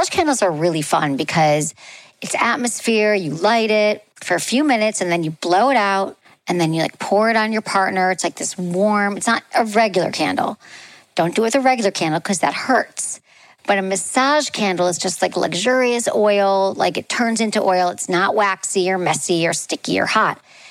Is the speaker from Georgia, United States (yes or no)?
no; Michigan, United States; I grew up in Michigan and there was this one off the highway.